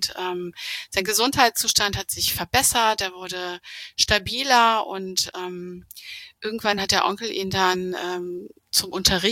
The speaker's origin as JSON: {"language": "German", "town": "Neuss", "region": "North Rhine-Westphalia", "country": "Germany", "said": "ich komme aus Neuss zwischen Köln und Düsseldorf und ich bin 46"}